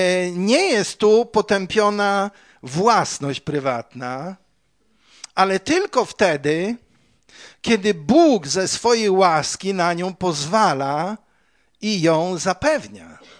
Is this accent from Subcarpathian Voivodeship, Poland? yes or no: no; Białogard, West Pomeranian Voivodeship, Poland; kiedyś jeszcze w dzieciństwie, jak mieszkałem w Białogardzie